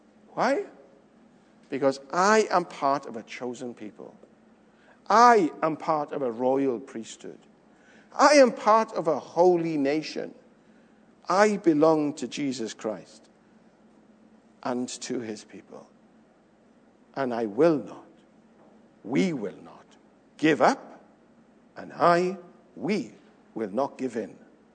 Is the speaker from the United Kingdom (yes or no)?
yes; Wales, United Kingdom; I'm Welsh.